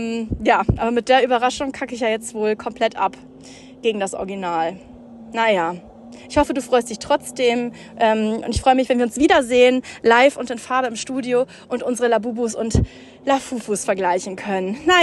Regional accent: Rösrath, North Rhine-Westphalia, Germany; Ich will am liebsten mit dir noch in den Königsforst, das ist ja unser großer Wald, wo ich aufgewachsen bin.

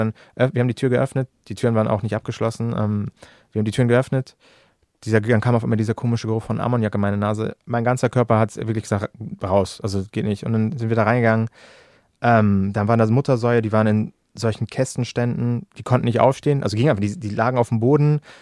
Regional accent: Hamburg, Germany; ich komme hier aus Hamburg, aus der Stadt

